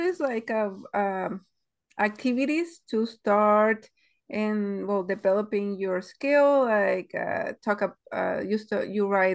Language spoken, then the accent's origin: English; Ensenada, Baja California, Mexico; I'm from Ensenada, Mexico.